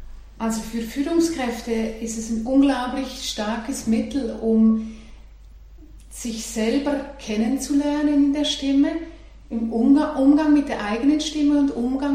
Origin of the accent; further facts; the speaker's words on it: Switzerland; moved away as an adult; also born or lived in Netherlands; Ich habe dafür mit 20 Jahren mein Heimatland verlassen und bin also als 20-jährige Schweizerin nach Holland emigriert, um da die Schauspielschule zu machen.